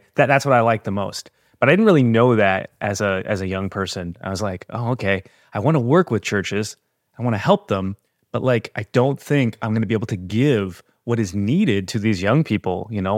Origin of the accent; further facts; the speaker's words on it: Canada; So I am Canadian